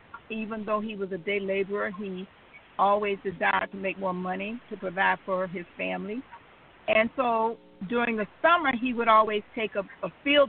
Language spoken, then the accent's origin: English; Riviera Beach, Florida, United States; Well, naturally, I was born and raised in Riviera Beach, actually born on a street that used to be called Comus Avenue, right in front of Goodmark Park.